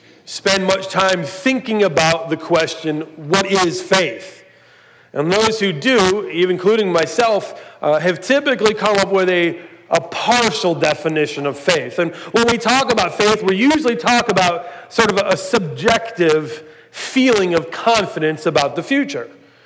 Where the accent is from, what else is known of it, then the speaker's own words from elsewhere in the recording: Cleveland, Ohio, United States; and I was worried because we're in Springfield, and I'm from Cleveland. I had just moved for about 3 or 4 months from Cleveland about 4 months before, and I don't know anybody.